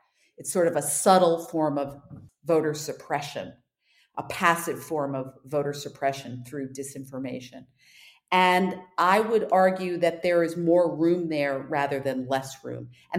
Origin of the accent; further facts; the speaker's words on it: United States; I have always considered myself more of a free expression purist, you know, not only as an American